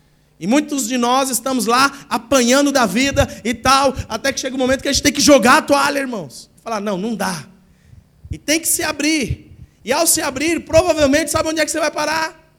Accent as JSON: {"language": "Portuguese", "region": "São Paulo", "country": "Brazil", "said": "E eu, como paulista, não sei me imitar."}